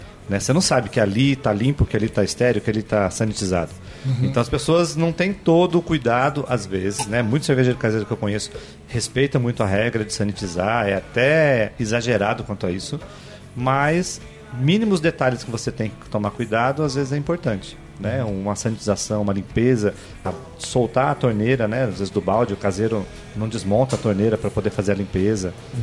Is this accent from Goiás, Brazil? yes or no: no; Maringá, Paraná, Brazil; also born or lived in São Paulo; now in Recife, Brazil; Eu nasci em Maringá, estudei lá em Maringá e depois eu fui embora pela vida aí trabalhando. Já passei por São Paulo e tem 10 anos que eu cheguei em Recife.